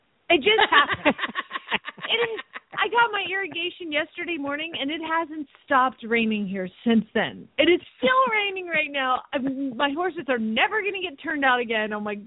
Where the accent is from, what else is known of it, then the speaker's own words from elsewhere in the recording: Phoenix, Arizona, United States; from Phoenix, Arizona